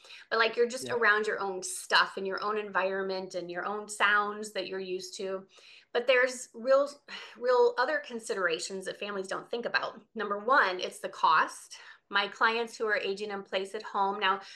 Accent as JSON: {"language": "English", "region": "Midwest", "country": "United States", "said": "I'm from the Midwest, yep."}